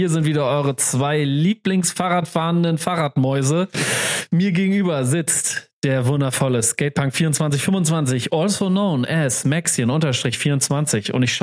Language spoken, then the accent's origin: German; Schleswig-Holstein, Germany; born there; als gebürtiger Nordfriese, ich komme ja von der Westküste, sag ich jetzt mal, wo ein richtiges Meer ist mit Gezeiten.